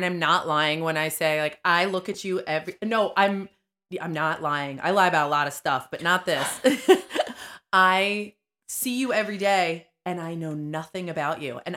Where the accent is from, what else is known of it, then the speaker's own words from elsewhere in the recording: Pennsylvania, United States; Oh, I'm from Delco.